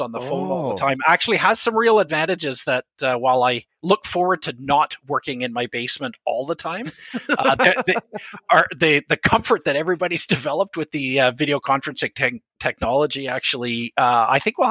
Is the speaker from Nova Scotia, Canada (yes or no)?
no; Ontario, Canada; moved away; I grew up in Ontario, but I'm proud to say now I have lived in Alberta longer than I ever lived in Ontario. But I did grow up in the Ottawa Valley in Ontario and moved out here in 1994